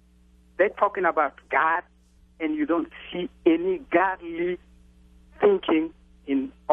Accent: Burkina Faso; English is a second language; now in United States; I'm coming from Africa, and my country, my originated country is Burkina Faso.

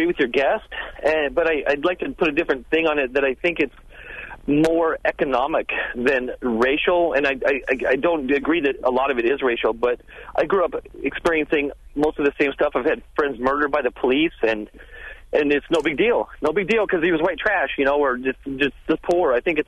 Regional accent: California, United States; I grew up in the mountains in Northern California up by the Oregon border. That's pretty much where I grew up.

